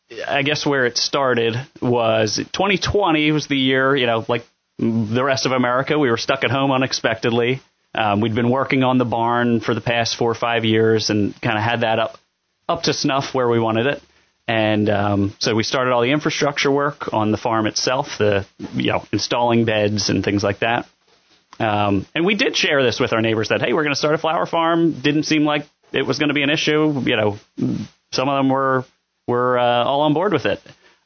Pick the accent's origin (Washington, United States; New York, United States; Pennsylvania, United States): Pennsylvania, United States; Haverford; my wife and I moved from Springfield Township, is where we lived beforehand. I'm from Haverford originally.